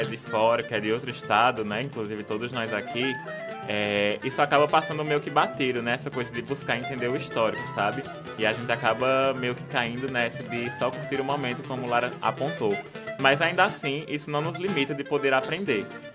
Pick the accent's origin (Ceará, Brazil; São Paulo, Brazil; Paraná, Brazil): Ceará, Brazil; Juazeiro do Norte; e, assim como Lara, também venho da terra do Padre Cícero, da sombra do Juazeiro, direto para João Pessoa.